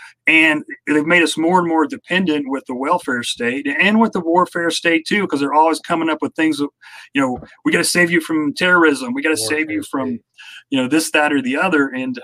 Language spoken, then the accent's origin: English; the South, United States; I'm from the South. I should know how to farm, but I don't.